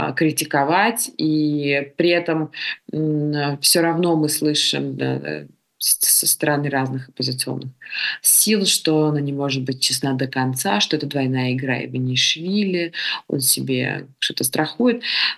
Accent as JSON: {"language": "Russian", "country": "Georgia", "said": "Мы спонтанные люди, грузины, южные."}